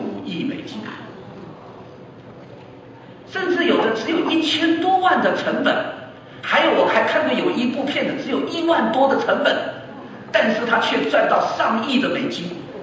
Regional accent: China; 我们中国人都知道有鬼，是不是？

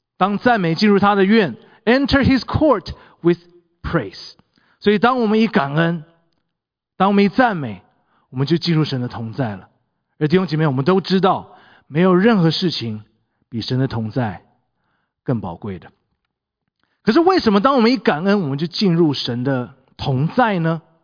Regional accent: Taiwan; 这是我从小在台湾长大的教会每次聚会都会读的一篇宣召的诗篇

